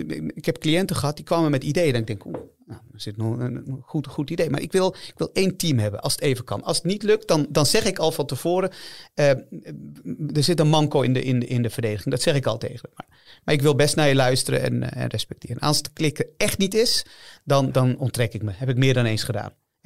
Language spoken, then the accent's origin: Dutch; Utrecht, Netherlands; Ik heb gewoond in Hoofdvecht. Ik ben opgegroeid in Hoofdvecht. Dat is ook niet een wijk om naar huis toe te schrijven. Zuilen heb ik ook gewoond eventjes.